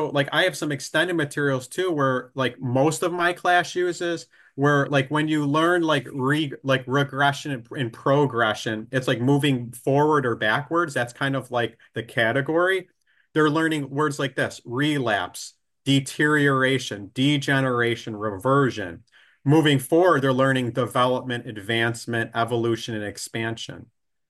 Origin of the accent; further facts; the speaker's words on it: Buffalo, New York, United States; So I'm from Buffalo. They call us like the most passionate football fans out there.